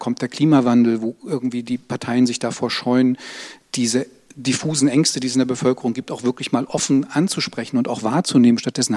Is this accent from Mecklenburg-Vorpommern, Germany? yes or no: yes; Mecklenburg-Vorpommern, Germany; Ich bin selber in Mecklenburg groß geworden.